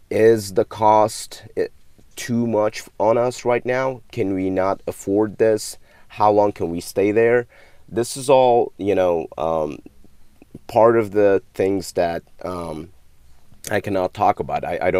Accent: Afghanistan; when I was growing up in Afghanistan and it was during the Taliban, I actually went to school under a tree.

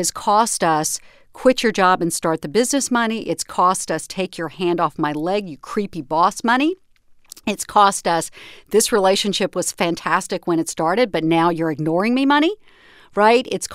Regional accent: the South, United States; I grew up in the same society we all did, and I grew up in the South, and the boys do the money

